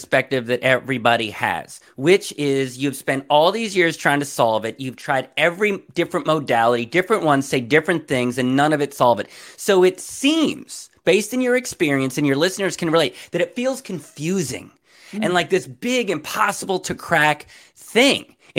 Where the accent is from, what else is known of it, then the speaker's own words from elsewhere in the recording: Berkeley, California, United States; when I was younger, I grew up in Berkeley, California.